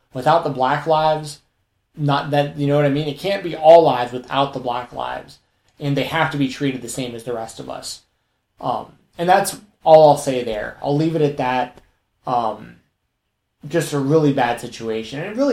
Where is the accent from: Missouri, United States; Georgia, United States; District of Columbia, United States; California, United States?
Georgia, United States; Atlanta; My next door neighbor growing up in Atlanta was black.